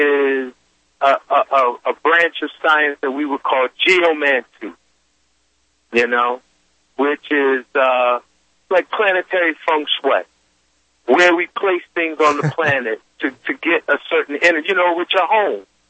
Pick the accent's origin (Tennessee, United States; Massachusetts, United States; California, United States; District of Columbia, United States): District of Columbia, United States; Washington; So, for example, right, D.C. was my hometown. But, I came up in, I was a teenager when that war with drugs, Fannie Bush and all them things, was in full effect.